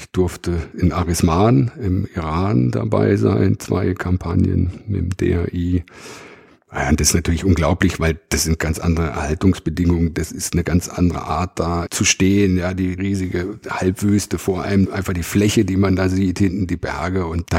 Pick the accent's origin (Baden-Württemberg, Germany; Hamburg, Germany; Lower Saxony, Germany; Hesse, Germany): Baden-Württemberg, Germany; Karlsruhe; Als Badner in die Landeshauptstadt zu kommen, aber ist natürlich komplett albern. Aber tatsächlich ist man in Karlsruhe natürlich schon ein bisschen so groß geworden aus der Rivalität Karlsruhe, Stuttgart, Badner, Schwaben.